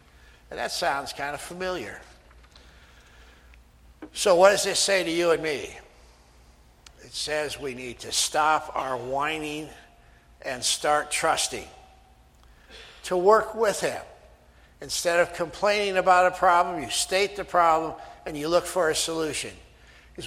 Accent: Iowa, United States; Maybe that's because I'm from Iowa, but I think it looked like cornflakes.

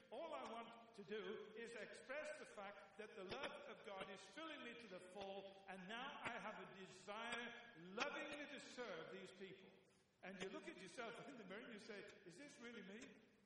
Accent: United Kingdom; I'm British. But then, because I was a Brit living in Britain

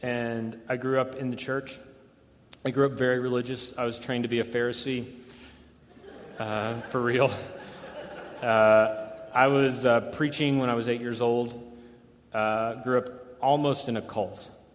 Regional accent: Cincinnati, Ohio, United States; also born or lived in Las Vegas; excited to be here. I'm from Cincinnati, I guess.

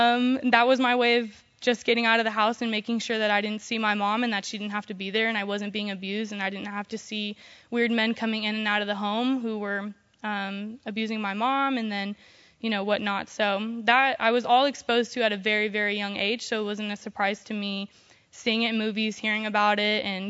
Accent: Pasadena, California, United States; also born or lived in Arizona; I was born in Arizona and eventually made our way over to Los Angeles, California, and we decided to stay in Pasadena where we stayed in a shelter there.

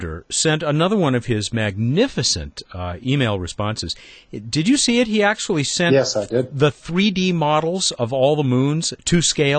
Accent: Long Beach, California, United States; of Long Beach, California, my hometown.

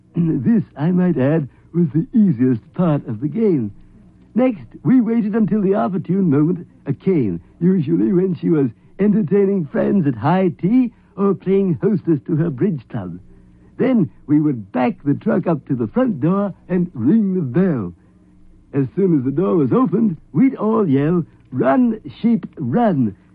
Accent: Toronto, Ontario, Canada; another game I used to enjoy as a boy growing up in Toronto

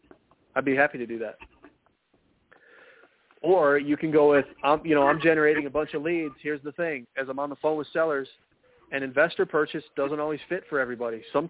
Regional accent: Denver, Colorado, United States; I'm from Denver. I'm a real estate investor

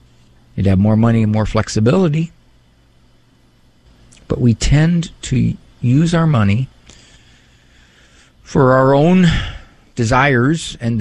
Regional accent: Ohio, United States; There's a parish in my hometown called St. Joseph's. Spectacularly beautiful parish. Big parish. At one time in the 60s, it was the largest elementary school in Stark County, Ohio.

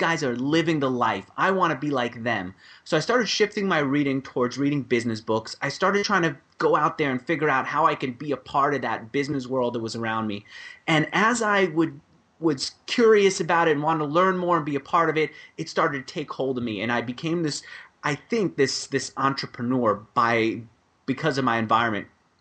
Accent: New York, United States; I grew up in New York, and if you've ever been to New York or any of your listeners have been to New York, you've got a sense of what I must have experienced every day.

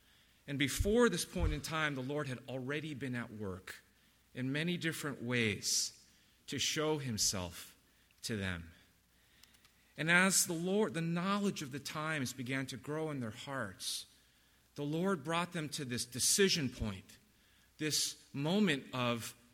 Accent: California, United States; I'm a Californian, so I've been praying with the brothers before meetings and just realizing how appealing this southern drawl is.

